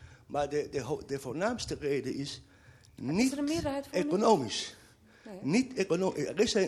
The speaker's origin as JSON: {"language": "Dutch", "town": "The Hague", "region": "South Holland", "country": "Netherlands", "said": "Ik kom uit Den Haag."}